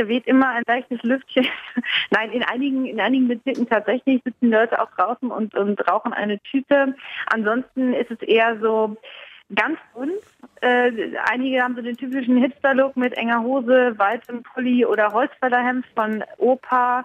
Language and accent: German; Germany; now in San Francisco, United States; Ich komme aus Deutschland